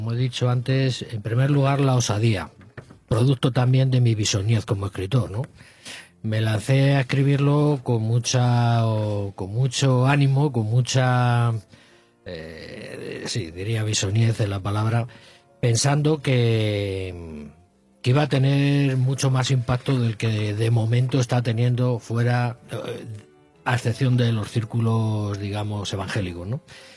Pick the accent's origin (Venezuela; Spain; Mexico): Spain; Pues mira, soy un ciudadano español